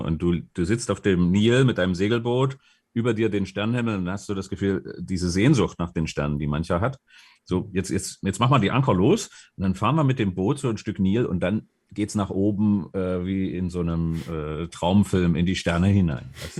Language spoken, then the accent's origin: German; Dresden, Saxony, Germany; Also ich bin auf dem Weißen Hirsch in Dresden aufgewachsen. Das ist ein Stadtteil, der oberhalb der Stadt liegt.